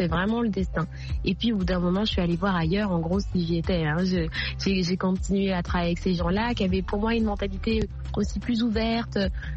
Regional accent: Draguignan, Provence-Alpes-Côte d'Azur, France; born there; comme je suis née aussi vraiment à Draguignan, dans le sud de la France

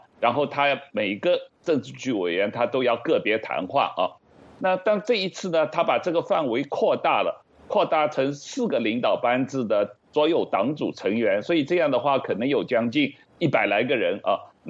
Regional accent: China; 我记得我小时候在中国读小学的时候，当红小兵的时候

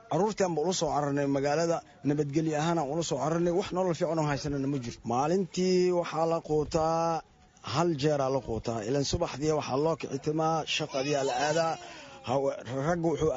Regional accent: Janaale, Lower Shabelle, Somalia; waxaan ka soo barakacnay Shabeellaha Hoose Janaale.

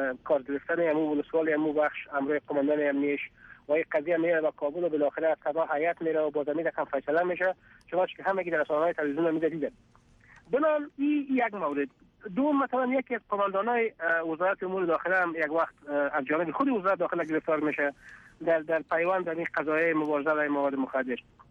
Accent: Afghanistan

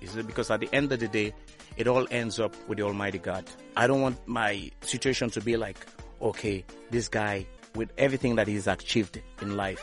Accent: Sierra Leone; accent: African; I am from Sierra Leone.

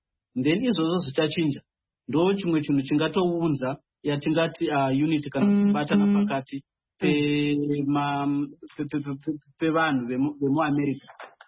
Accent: Midlands, Zimbabwe; by the way, I come from Midlands as well

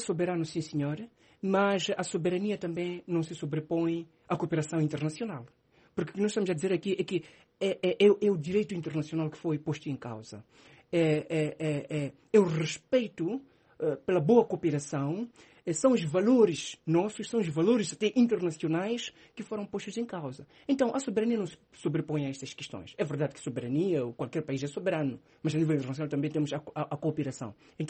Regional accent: Mozambique

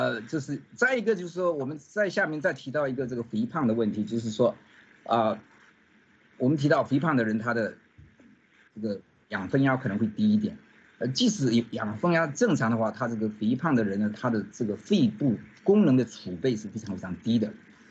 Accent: China; 但是我们中国人的话呢，这个标准要降低2%

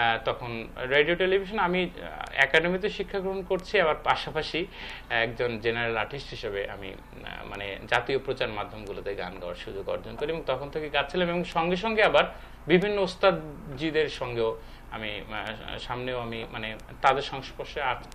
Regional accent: Gaibandha, Rangpur Division, Bangladesh; born there; যেহেতু আমার নানার বাড়িতে আমি মানুষ হয়েছি, আমার জন্ম হয়েছে গাইবান্ধা, আমার দাদার বাড়ি বগুড়ায়।

